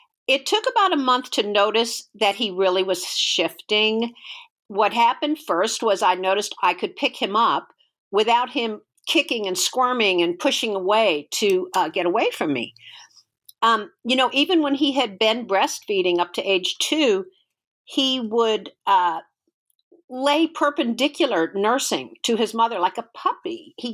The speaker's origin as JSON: {"language": "English", "region": "Texas", "country": "United States", "said": "I'm from the Texas Hill Country."}